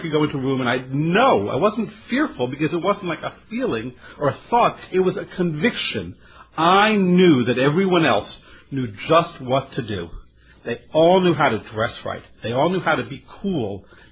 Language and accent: English; New York City, New York, United States; I'm 48 years old. I'm born and bred in New York City. I have lived my entire life within a 10-block neighborhood.